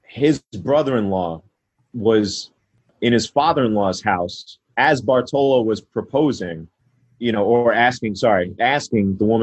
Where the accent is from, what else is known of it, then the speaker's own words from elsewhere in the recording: New York, United States; I'm born and raised in New York. I think I have a pretty good BS meter.